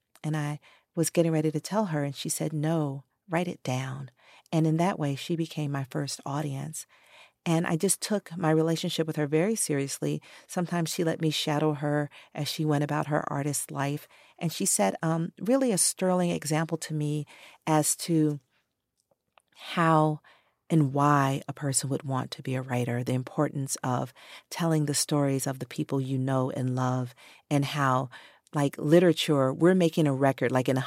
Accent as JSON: {"language": "English", "town": "Atlanta", "region": "Georgia", "country": "United States", "tie": "born or raised there", "said": "I grew up in Atlanta, the chocolate city of the South."}